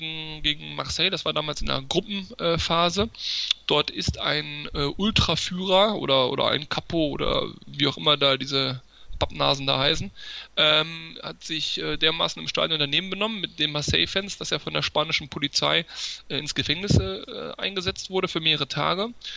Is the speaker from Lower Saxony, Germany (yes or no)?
yes; Hanover, Lower Saxony, Germany; denn ich bin Hannoveraner